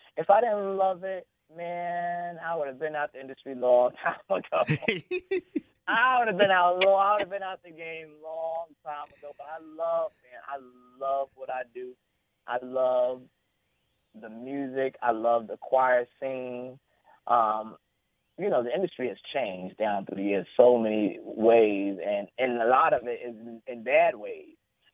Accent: Brooklyn, New York, United States; I'm from Brooklyn. I'm a church boy.

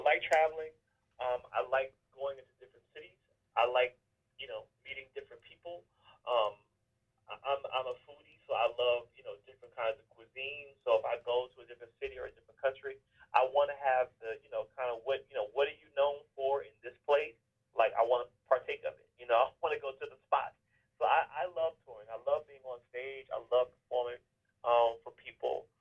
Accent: Memphis, Tennessee, United States; being, you know, a young black man growing up in Memphis, you know, in poverty

